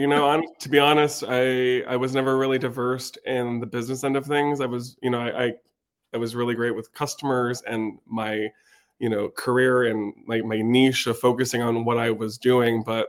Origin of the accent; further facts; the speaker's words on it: Bethlehem, Pennsylvania, United States; So I am a Lehigh Valley native. I'm born and raised in Bethlehem.